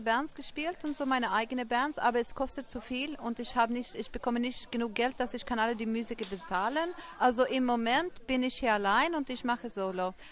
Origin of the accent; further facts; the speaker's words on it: United States; also born or lived in Sweden; now in Berlin, Germany; Ja, ich bin geboren in Schwerden und ich bin aufgewachsen in den USA